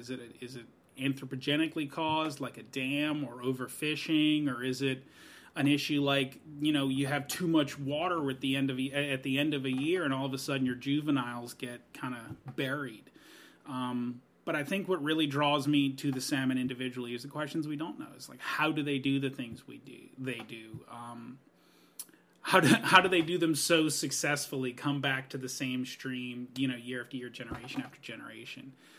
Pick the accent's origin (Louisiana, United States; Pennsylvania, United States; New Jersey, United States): Louisiana, United States; New Orleans; now in Washington, United States; Well, man, I am from the South, from New Orleans, Louisiana, and a lot of things brought me up here, but usually I would go with the climate.